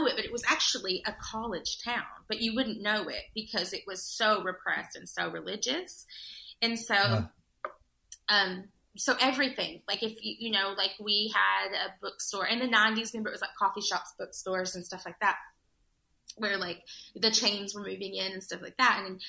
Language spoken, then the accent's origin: English; Judsonia, Arkansas, United States; So when we went to town, we went to Searcy, but I'm actually from Judsonia. And so that's a really small town.